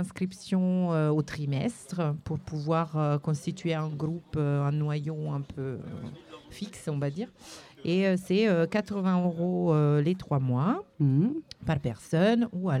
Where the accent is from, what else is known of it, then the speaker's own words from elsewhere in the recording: Italy; now in France; Alors, donc moi je suis italienne.